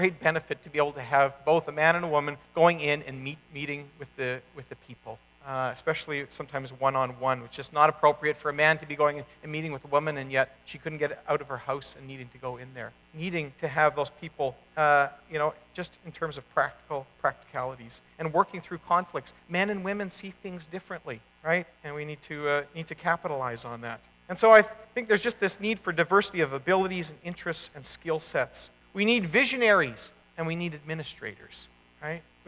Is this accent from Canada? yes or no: yes; Elm Creek, Manitoba, Canada; Where I grew up in Elm Creek, there, multicultural was, you came from a different group of Mennonites. That really wasn't very multicultural, but, there were a few French-speaking people as well.